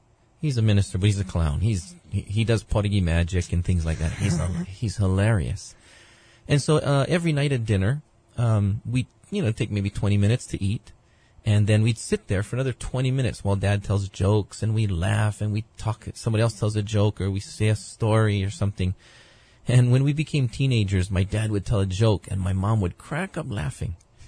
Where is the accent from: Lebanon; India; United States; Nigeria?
United States; Honolulu, Hawaii; born there; I was actually born in a hospital, Kuakini, and when I was born, had lots of Asian babies, and then this one Hawaiian baby.